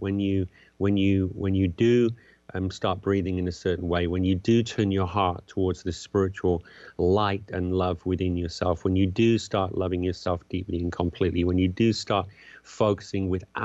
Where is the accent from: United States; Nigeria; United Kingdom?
United Kingdom; England; growing up in England in the 60s and early 70s.